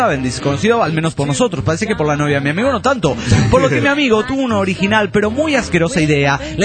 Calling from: San Luis, Argentina; de San Luis, Argentina.

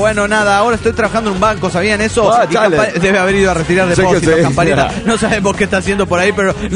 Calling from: Monterrey, Nuevo León, Mexico; de Monterrey, Nuevo León, México.

